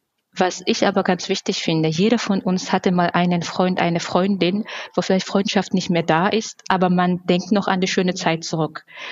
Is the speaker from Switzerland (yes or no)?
no; Georgia; now in Germany; ich komme ja aus Georgien und in Georgien sagt man, Gast ist der König.